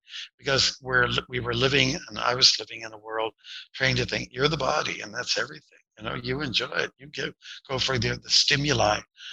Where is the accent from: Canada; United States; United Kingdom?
Canada; Windsor, Ontario; Like I was born and raised near Detroit on the Canadian side.